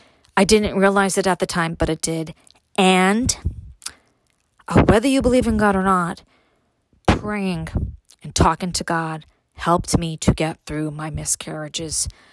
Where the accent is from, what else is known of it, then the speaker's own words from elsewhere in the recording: Brooklyn, New York, United States; a small part of what it was like for me growing up in Brooklyn, a small part of what it was like for me having to get used to moving to upstate New York and then losing my mom to cancer.